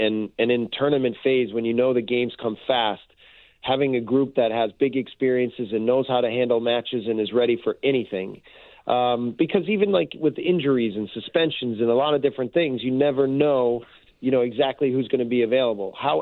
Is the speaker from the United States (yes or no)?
yes; United States; now in Canada; I am American, and you know, I don't fully understand everything about being Canadian